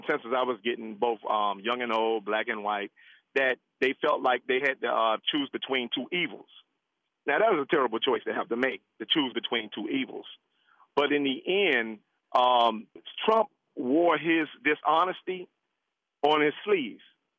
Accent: Miami, Florida, United States; I'm from Miami, Florida. I'm an African-American, so we were raised Democrat.

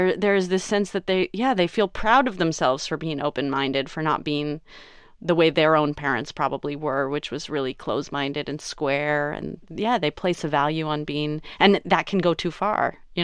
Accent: Berkeley, California, United States; also born or lived in Alameda; Well, I grew up in the Bay Area. I grew up in the East Bay, in Berkeley and Alameda

